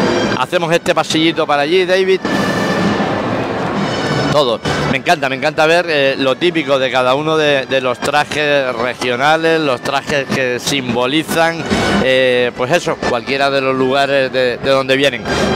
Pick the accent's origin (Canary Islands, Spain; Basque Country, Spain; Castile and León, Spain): Canary Islands, Spain; Fuerteventura; Siempre hemos comentado que somos africanos. La isla de Fuerteventura es la isla más africana del archipiélago canario por la distancia que nos separa del continente